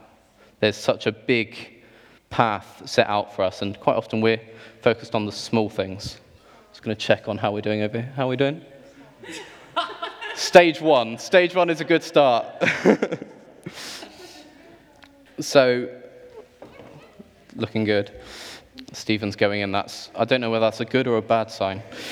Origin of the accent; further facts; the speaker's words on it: Bristol, South West England, United Kingdom; Because I am from the Southwest. I'm a Bristolian.